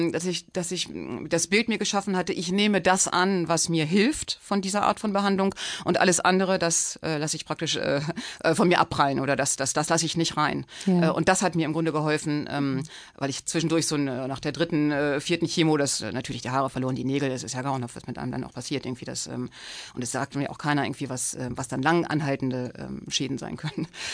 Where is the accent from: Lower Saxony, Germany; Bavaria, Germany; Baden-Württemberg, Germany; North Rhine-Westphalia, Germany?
Lower Saxony, Germany; Celle; also born or lived in Hamburg; Ich komme aus Celle, aber Hamburg ist die Stadt, an die ich mich gebunden fühle, wo ich studiert habe und gearbeitet.